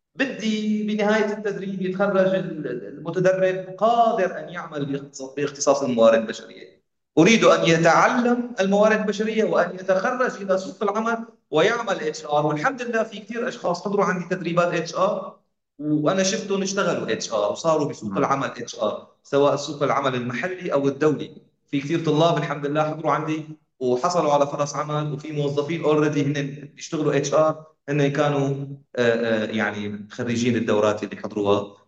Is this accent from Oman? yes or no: no; Syria; اليوم صار مطلوب نحن كسوريين اصحاب خبره عم نعمل انجازات خارج سوريا